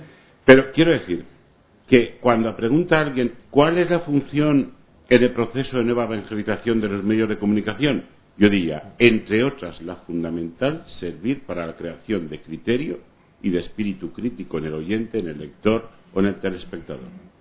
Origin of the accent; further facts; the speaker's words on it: Valencia, Valencian Community, Spain; de Valencia